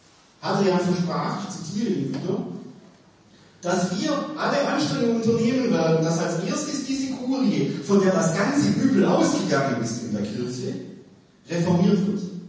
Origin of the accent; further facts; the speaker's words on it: Rottenburg, Baden-Württemberg, Germany; accent: Swabian; Sie werden an meiner Sprache sicher merken, dass ich als Schwabe und Rotenburger bin